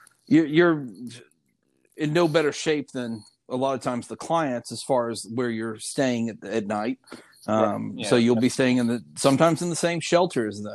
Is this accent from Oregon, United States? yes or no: no; Louisiana, United States; I said, "We're from Louisiana."